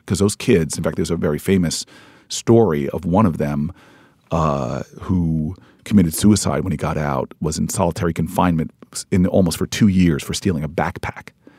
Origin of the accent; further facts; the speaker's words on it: United States; my experience growing up in America, we talked about it already.